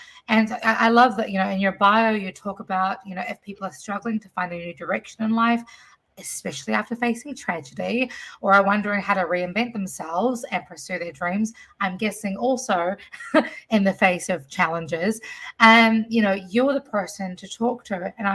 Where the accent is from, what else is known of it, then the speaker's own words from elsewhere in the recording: New Zealand; also born or lived in Fiji; I grew up in New Zealand and Fiji, right? Where my father was from Fiji.